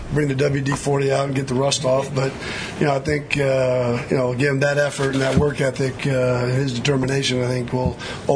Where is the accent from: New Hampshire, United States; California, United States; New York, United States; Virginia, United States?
California, United States; San Diego; Well, I knew of Junior only being because I grew up in San Diego.